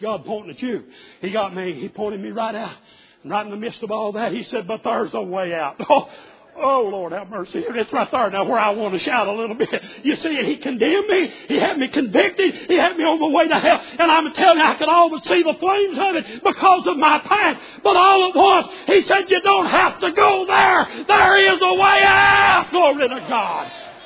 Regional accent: Kentucky, United States; I remember growing up in the Kentucky churches

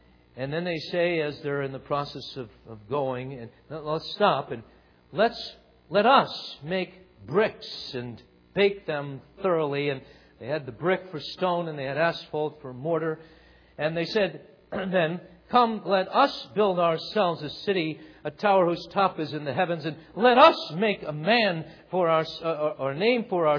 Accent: Long Island, New York, United States; now in Grand Rapids, United States; When I came here from New York, yeah, it's different. It was different. And no Christian radio stations where I was from, Long Island, New York. Wasn't a church in every corner.

